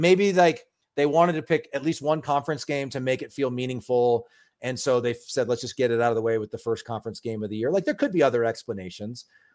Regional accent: Nebraska, United States; But again, like I grew up in Nebraska. I played there.

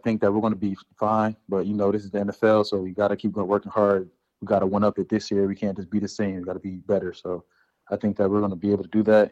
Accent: New Jersey, United States; I'm from Jersey, so, you know, a lot of the same weather, you know, cold, you know, snows most of the time.

